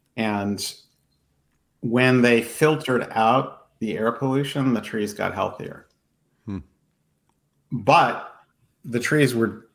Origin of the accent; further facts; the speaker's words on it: Los Angeles, California, United States; and I grew up in South LA, Southwest LA, and it was hot